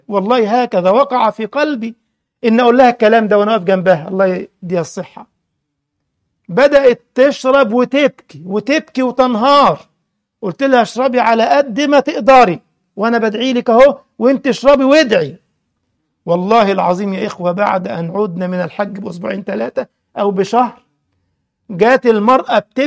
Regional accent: Egypt; now in Germany; عندنا في القاهرة في المنصورة كده في كبائن للتليفونات الأرضية

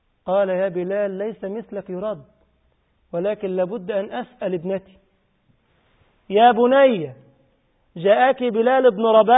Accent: Egypt; يعني انا مثلا مصري

